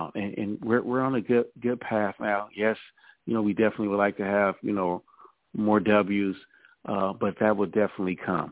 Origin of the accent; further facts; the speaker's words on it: California, United States; You know, growing up in California, you know, Mike Piazza was just hot for us, you know, Dodger fans